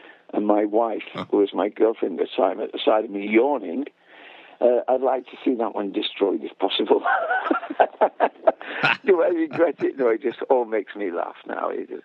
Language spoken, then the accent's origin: English; England, United Kingdom; moved away as an adult; now in London, United Kingdom; So when I came from the North England and kicked doors down to get into London and kicked doors down when I was in London, changed the way that nightclubs was perceived.